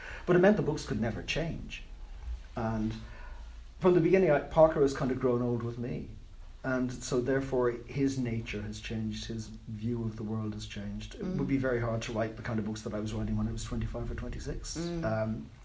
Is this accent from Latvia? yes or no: no; Ireland; one of the reasons why I set my books in the United States was that I didn't want to be regarded as an Irish writer.